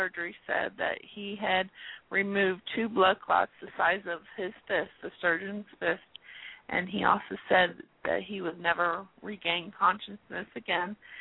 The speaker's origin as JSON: {"language": "English", "region": "Ohio", "country": "United States", "tie": "born or raised there", "also_born_or_lived": "Cynthiana, Kentucky", "said": "I'm from Kentucky, Cynthiana, Kentucky, born and raised in Ohio where my son was at."}